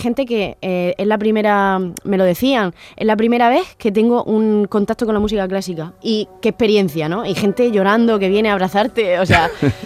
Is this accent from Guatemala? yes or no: no; Region of Murcia, Spain; la de la región de Murcia, que es de donde yo soy